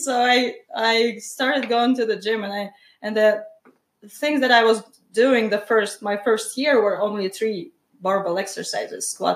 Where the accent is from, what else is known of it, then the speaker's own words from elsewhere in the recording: Belarus; It was nice to grow up in Belarus. Belarus is a small country in Eastern Europe between Russia, Poland, Ukraine, and Lithuania. I explain it sometimes. It was nice growing up there. And since I've been here in the States for almost 9 years